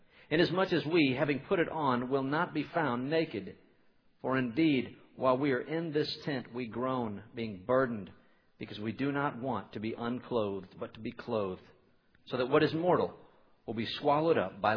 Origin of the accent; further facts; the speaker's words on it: Conroe, Texas, United States; So I drove out to the area where I grew up in Conroe, Texas, at River Plantation.